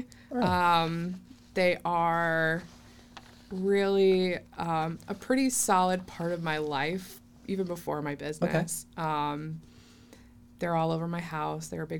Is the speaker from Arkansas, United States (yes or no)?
no; Northbridge, Massachusetts, United States; also born or lived in Worcester; I'm from central Massachusetts originally. I was born in Worcester. I was raised in Northbridge, which is about 20 minutes south of there.